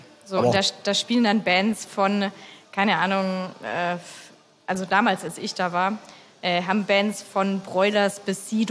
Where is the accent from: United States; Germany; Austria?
Germany; Lindenberg im Allgäu, Bavaria; Ich komme ursprünglich aus Lindenberg im Allgäu. Ich sage immer, dass ich aus Lindau komme, weil das so die nächstgrößere Stadt ist.